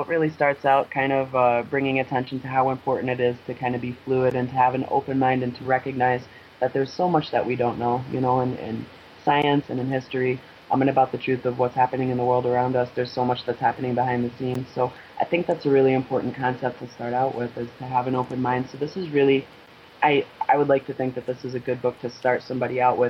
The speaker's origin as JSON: {"language": "English", "country": "United States", "said": "I do feel like on the wrong side of history as an American"}